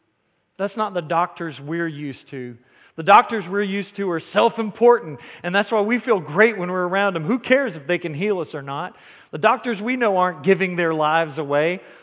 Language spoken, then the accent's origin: English; North Carolina, United States; accent: southern; I'm from North Carolina, and I try real hard to work on covering up my southern accent.